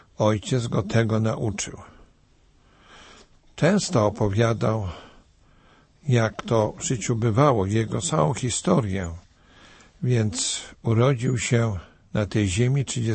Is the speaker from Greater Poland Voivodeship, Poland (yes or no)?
yes; Greater Poland Voivodeship, Poland; Ja natomiast pochodzę z powiatu gnieźnieńskiego, a więc odległości nie są dalekie.